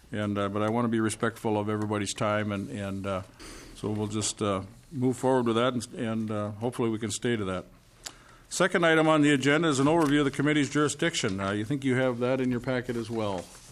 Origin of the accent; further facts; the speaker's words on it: Red River Valley, United States; but I come from the Red River Valley myself, so I'm sure he's had the distinct experience of filling a sandbag or two over the years